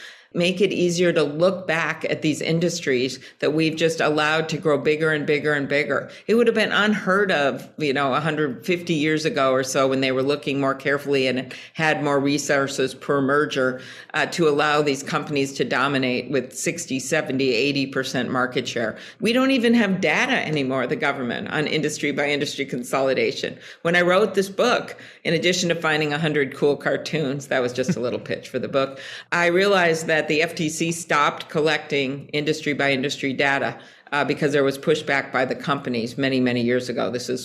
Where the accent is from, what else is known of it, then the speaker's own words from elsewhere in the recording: Midwest, United States; I'm from the Midwest.